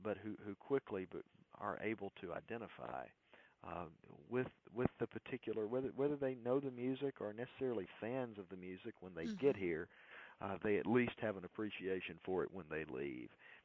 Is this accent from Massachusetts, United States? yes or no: no; Mississippi, United States; now in Nashville, United States; moved to Nashville from my home state of Mississippi